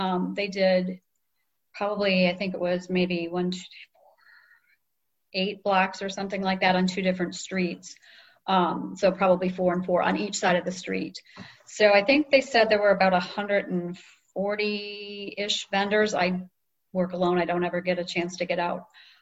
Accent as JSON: {"language": "English", "region": "Wisconsin", "country": "United States", "said": "sorry, I'm from Wisconsin."}